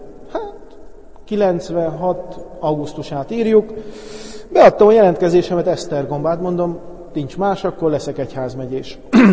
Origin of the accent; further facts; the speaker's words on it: Szihalom, Heves, Hungary; also born or lived in Eger; én Heves megyei, tehát Egerbe születtem, és egy Szihalom nevű faluban nőttem föl